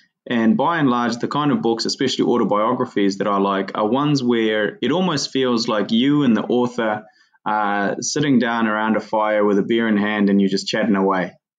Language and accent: English; Sangjoy, Ghazni, Afghanistan; when I was writing that particular passage about growing up in Sangjoy, a little village there in Ghazni province